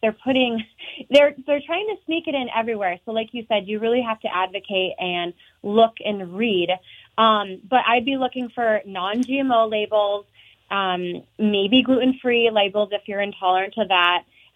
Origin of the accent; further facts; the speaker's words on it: Midwest, United States; also born or lived in Montana; I grew up in the Midwest before Montana, and so, I grew up rolling in wheat fields.